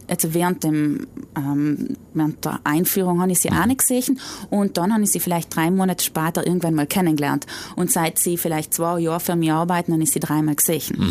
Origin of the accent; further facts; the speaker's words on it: South Tyrol, Italy; Wir haben gesagt, wir sind Südtiroler und sofort haben wir die Wohnung gekriegt.